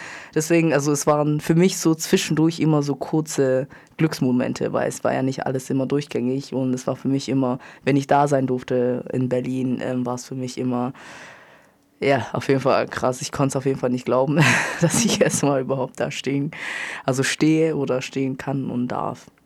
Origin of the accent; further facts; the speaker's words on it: Cameroon; Also ich wurde ja in Kamerun geboren und bin dort aufgewachsen